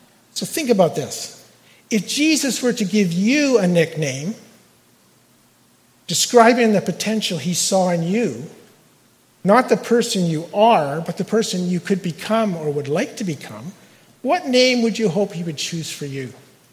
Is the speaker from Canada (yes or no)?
yes; Chilliwack, British Columbia, Canada; I grew up in Chilliwack. Some of you know where that is down the road?